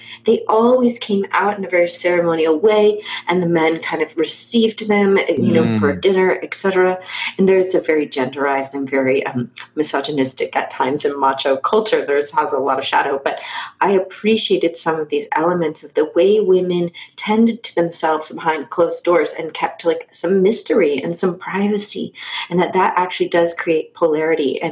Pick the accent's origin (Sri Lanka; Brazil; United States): Brazil; I grew up partially in Brazil. My father's from Brazil